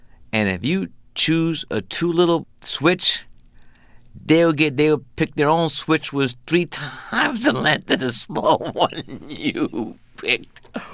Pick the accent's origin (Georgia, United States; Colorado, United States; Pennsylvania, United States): Georgia, United States; Atlanta; born there; People might … my parents are from the South. I was born in Atlanta, Georgia. Spent many summers there and also went to college in Atlanta.